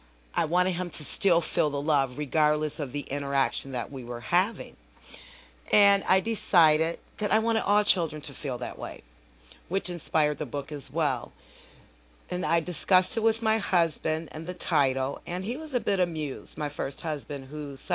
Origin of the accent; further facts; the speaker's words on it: Michigan, United States; Well, I'm from Michigan. I lived in Michigan all of my life.